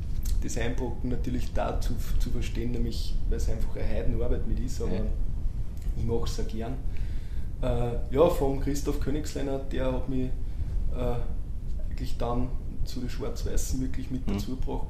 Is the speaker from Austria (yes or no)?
yes; Steyr, Upper Austria, Austria; also born or lived in Styria; Nein, ich bin geborener Steirer, sondern eigentlich nach Niederösterreich mit meinen Eltern gezogen, glaube im Volksschulalter. Und bin aber dann nach der Volksschule wieder in Steyr in die Schule gegangen